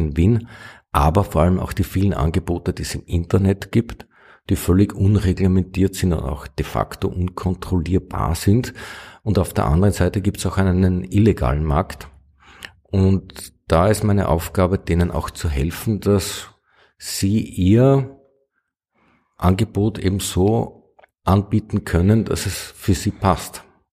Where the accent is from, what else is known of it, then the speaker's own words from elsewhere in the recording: Raab, Upper Austria, Austria; born there; ich bin gebürtig aus dem Innviertel und zwar aus dem Bezirk Scherding aus Raab.